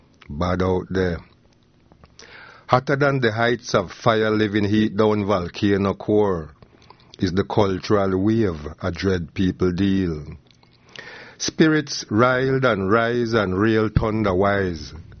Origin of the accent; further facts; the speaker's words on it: England, United Kingdom; my experience as a black youth growing up in England in a racially hostile environment.